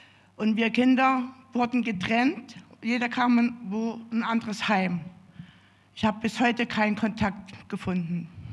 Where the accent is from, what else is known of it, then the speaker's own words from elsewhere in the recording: Marienberg, Saxony, Germany; komme auch aus Marienberg. Ich bin 51, auch wenn ich nicht so aussehe. Ich bin in der DDR-Zeit aufgewachsen.